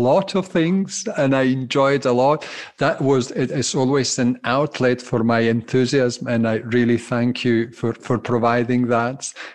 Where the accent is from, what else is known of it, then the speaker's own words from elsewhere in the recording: Glasgow, Scotland, United Kingdom; Yes, I'm Italy. I'm a Glaswegian Italian.